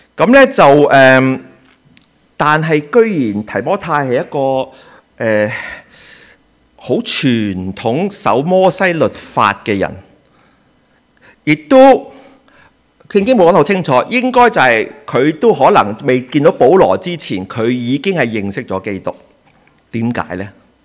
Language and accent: Cantonese; Guangdong, China; 我係廣東人，因為我爸爸係廣東人，但其實我媽咪係山東人嘅，知唔知啊？唔知咧，所以見我都幾高大威猛，係咪？山東啊！啊，仲有少少韓國嘅啲